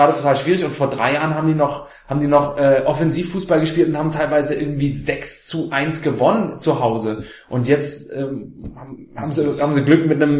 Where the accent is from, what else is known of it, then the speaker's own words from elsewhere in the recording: Dresden, Saxony, Germany; wo ich aufgewachsen bin in Dresden